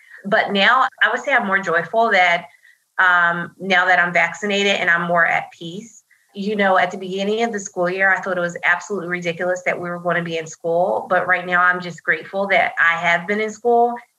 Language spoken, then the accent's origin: English; New Jersey, United States; I'm from New Jersey. So I remember looking at New York and New Jersey and talking to a lot of my family